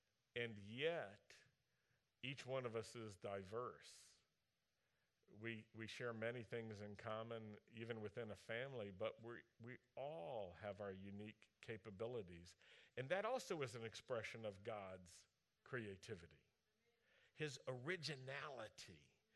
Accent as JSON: {"language": "English", "town": "Roanoke", "region": "Virginia", "country": "United States", "tie": "born or raised there", "said": "I'm a mountain person. Also, I grew up in Roanoke, Virginia, and we had a mountain right in our city called Mill Mountain."}